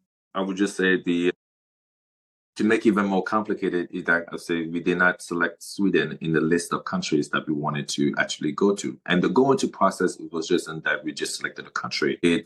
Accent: Cameroon; So at the time he lived in Geneva, Switzerland, and we grew up together in Cameroon. My 13 years in Cameroon, he's the one who bought me my first hamburger, and in Cameroon.

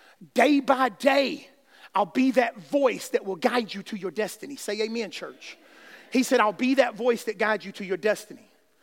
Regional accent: Alabama, United States; I don't need country directions. And I'm from Alabama.

